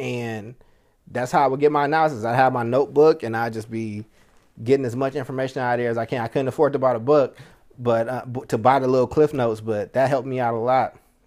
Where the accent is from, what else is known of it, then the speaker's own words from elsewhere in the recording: Kentucky, United States; now in California, United States; when I moved to California from Kentucky, my accent was so thick, I had to relearn how to speak